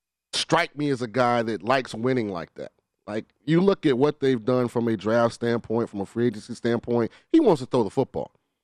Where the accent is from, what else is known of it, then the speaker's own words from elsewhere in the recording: Florida, United States; Well, I'm from Florida, so